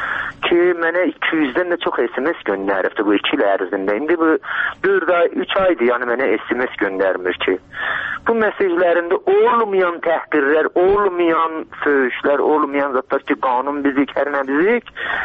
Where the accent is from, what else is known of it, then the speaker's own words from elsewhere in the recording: Iran; çünki İran pasportu ilə gedib gəlirik biz, İranlıyıq əsasən.